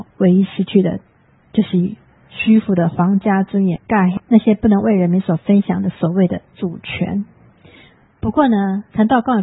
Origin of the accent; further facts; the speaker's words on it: Taiwan; 你看我们台湾人去中国做生意，